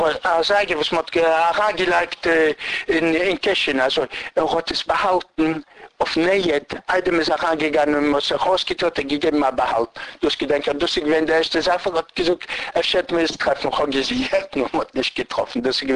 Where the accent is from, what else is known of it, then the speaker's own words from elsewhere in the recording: Dęblin, Lublin Voivodeship, Poland; born there; German is a second language; ich bin noch geboren in Polen, vor dem Krieg. Ich bin geboren in Juli 35.